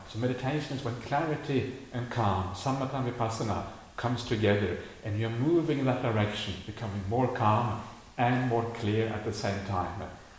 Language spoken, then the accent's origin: English; Norway; I grew up in Norway. My parents aren't Buddhists.